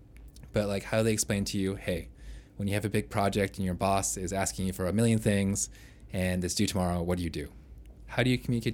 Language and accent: English; San Francisco, California, United States; now in Vietnam; So before coming to Vietnam, I came from San Francisco, which is kind of like the mecca of software engineers in the world.